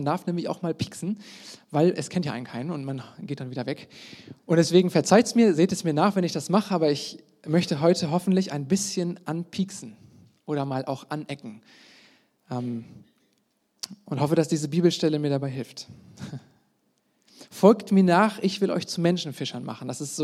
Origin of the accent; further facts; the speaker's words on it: North Rhine-Westphalia, Germany; Und ich komme jetzt aus dem Westdeutschland, also aus dem Mittelwesten der Republik. Ich komme aus dem Ruhrgebiet. Und als Ruhrgebietler hat man natürlich so seine Vorurteile gegenüber Norddeutschland.